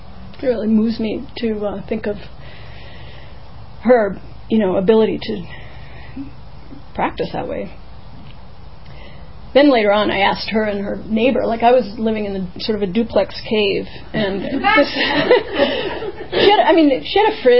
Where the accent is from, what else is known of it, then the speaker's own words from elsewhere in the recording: United States; I think she was embarrassed too, because I'm an American, you know